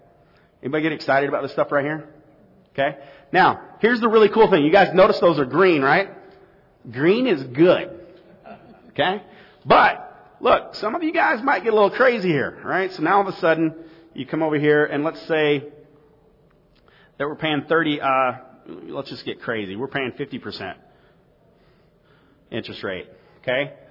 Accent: St. Louis, Missouri, United States; this property is in an area in I'm from St. Louis. This is in Overland.

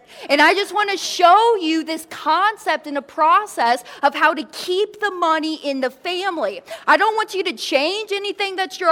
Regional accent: Kansas City, United States; now in Daytona Beach, United States; Actually, we're based out of Florida. I live in Daytona Beach. I grew up in the Kansas City area.

